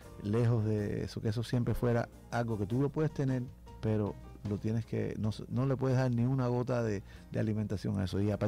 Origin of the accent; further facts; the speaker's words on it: Havana, Cuba; Y yo me siento súper cubano, como le puse a ese disco anterior, y súper habanero también.